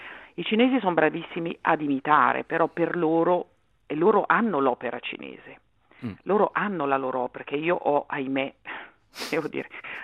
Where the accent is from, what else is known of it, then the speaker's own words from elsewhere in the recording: Milan, Lombardy, Italy; perché mi sono di Milano, quando mi sono di Milano schiaccio tutto